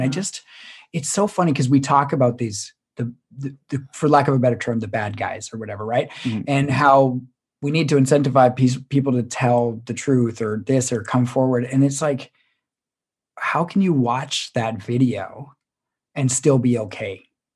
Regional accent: Canada; you're a Canadian podcaster. We're a Canadian podcaster. We cover true crime. I want people to understand Canadians and Canadian stories.

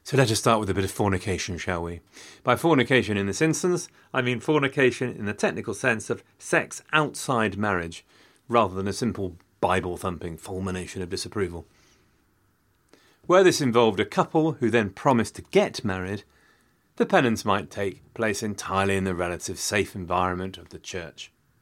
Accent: Loughborough, East Midlands, United Kingdom; subjected you to a barrage of irrelevant references to Loughborough over the years, purely because it was my hometown.

